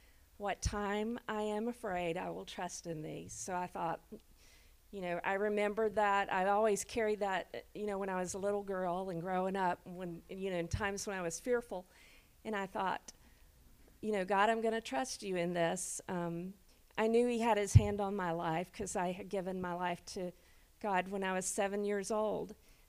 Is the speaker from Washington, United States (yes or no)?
no; Georgia, United States; I was in Savannah, Georgia at the time. I'm originally from Georgia